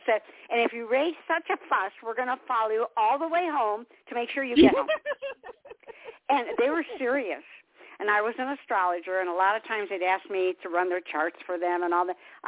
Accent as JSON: {"language": "English", "town": "Detroit", "region": "Michigan", "country": "United States", "tie": "born or raised there", "said": "because I was born and raised in Detroit. And, tough city, very tough city."}